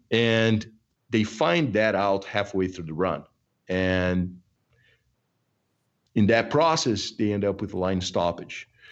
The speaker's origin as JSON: {"language": "English", "country": "Brazil", "second_language": "English", "moved": "yes", "lives_now": "United States", "said": "I'm originally from Brazil, right? U.S., I know it sounds corny, but this is a country that I migrated to in the late 90s"}